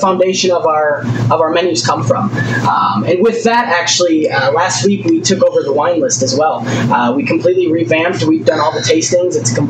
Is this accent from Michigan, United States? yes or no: yes; Michigan, United States; I'm from Michigan, yeah.